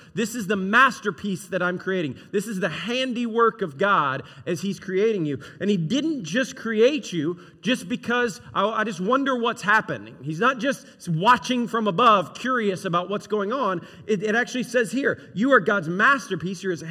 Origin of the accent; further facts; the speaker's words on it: the South, United States; I'm from the South.